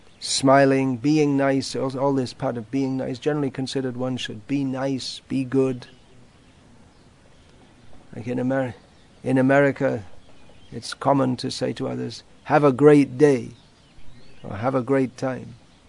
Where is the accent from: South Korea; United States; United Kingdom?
United Kingdom; England; I was raised in England, where the culture is to be very polite and say please and thank you.